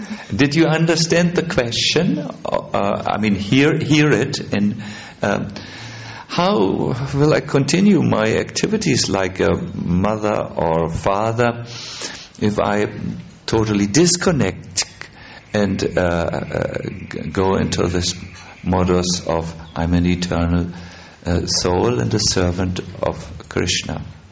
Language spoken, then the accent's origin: English; Germany; born there; English is a second language; I was born in German. I have Germany. I have a passport like this.